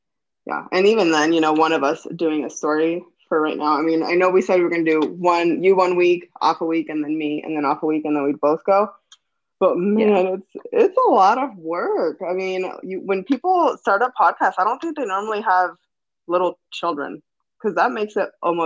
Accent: Midwest, United States; Maybe that's because I grew up in the Midwest.

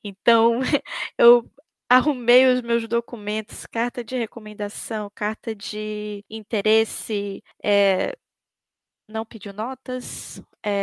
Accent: Roraima, Brazil; Eu sou de Roraima, né? Eu faço minha faculdade na Universidade Federal de Roraima.

